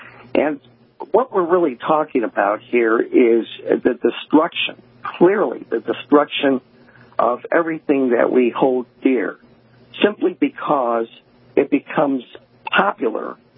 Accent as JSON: {"language": "English", "region": "Northern United States", "country": "United States", "tie": "born or raised there", "said": "And I grew up in the North, and if I were fighting in the living in Ohio, I imagine I'd be part of the Union Army."}